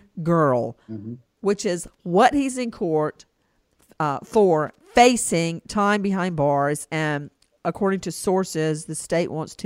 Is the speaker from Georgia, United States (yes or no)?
yes; Macon, Georgia, United States; Like when I grew up in Macon, we wouldn't say cancer.